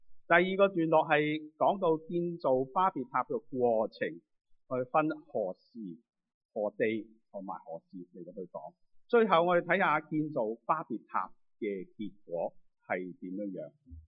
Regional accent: China; 我们身为中国人都懂听到国语的，又可以懂讲一些英文的时候

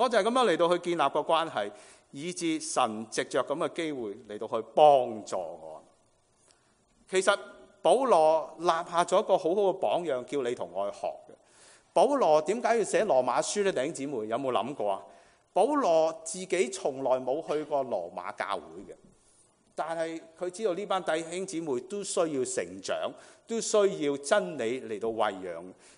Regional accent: Hong Kong; now in Vancouver, Canada; 1991年的2月1号我由香港移民来温哥华飞到来，就是星期六

